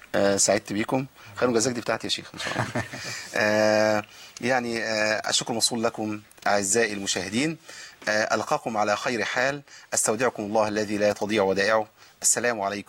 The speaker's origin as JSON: {"language": "Arabic", "country": "Egypt", "said": "ده موجود في حفص لكن في بعض الطرق اللي مش مقروء بها هنا عندنا في مصر"}